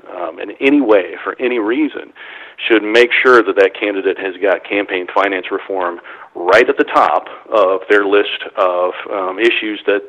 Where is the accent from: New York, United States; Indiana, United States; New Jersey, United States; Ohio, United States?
Indiana, United States; New Albany; And it goes from my hometown of New Albany, Indiana, all the way up to South Indianapolis.